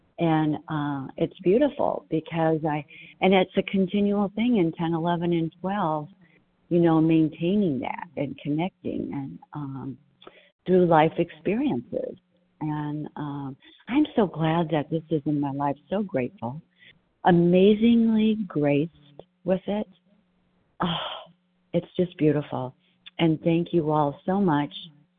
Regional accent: Arizona, United States; from Arizona, and welcome to all the newcomers.

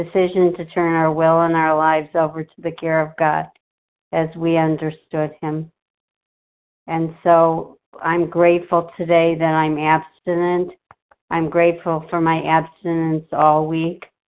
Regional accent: Cleveland, Ohio, United States; I'm from Cleveland, Ohio.

